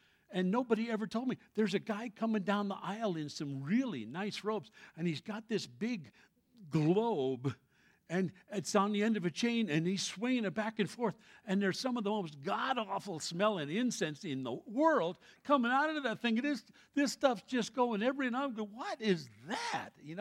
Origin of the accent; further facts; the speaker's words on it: New York City, New York, United States; When I was a kid growing up, I grew up in New York City